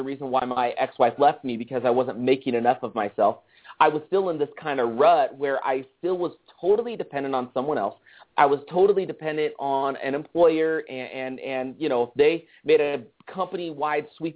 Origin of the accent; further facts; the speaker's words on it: San Leandro, California, United States; Because I grew up in Oakland, California, just outside of Oakland, actually, in San Leandro, California, and just on the East Bay there.